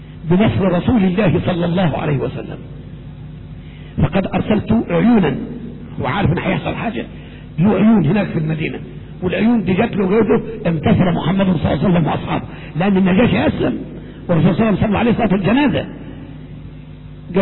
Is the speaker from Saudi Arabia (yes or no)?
no; Egypt; ده مشهور عندنا في مصر حتى